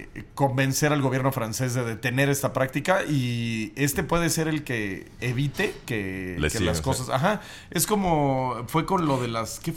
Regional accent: Mexico; Lo estaba viendo como mexicano

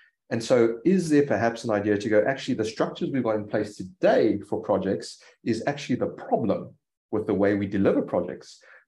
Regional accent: South Africa; Me being South African, love the rugby analogy as well.

